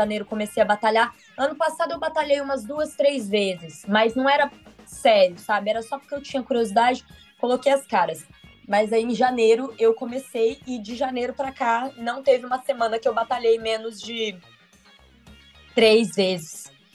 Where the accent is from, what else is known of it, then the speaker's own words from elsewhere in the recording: Barbosa, São Paulo, Brazil; moved away as an adult; E aí eu saí de Barbosa sem saber que eu era uma pessoa preta.